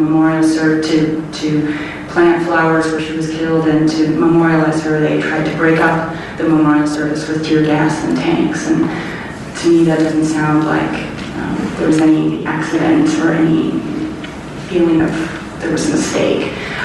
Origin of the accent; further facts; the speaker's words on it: Ohio, United States; also born or lived in Virginia; even though she grew up in Washington State and I grew up in Ohio and Virginia, we saw each other every summer in Minnesota.